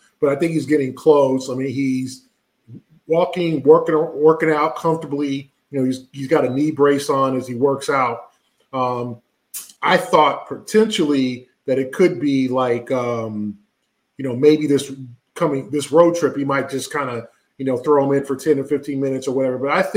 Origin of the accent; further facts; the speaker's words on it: West Coast, United States; It's always unique to be back on the West Coast where I'm from, and the time change. Obviously, growing up on West Coast time, you get used to everything being early